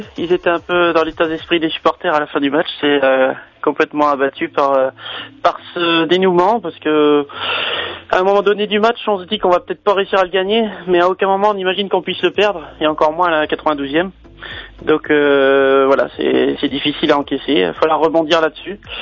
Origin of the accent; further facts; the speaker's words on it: Rennes, Brittany, France; Quand on est Rennais, voir cette action là à la 90e plus 2, ça fait mal.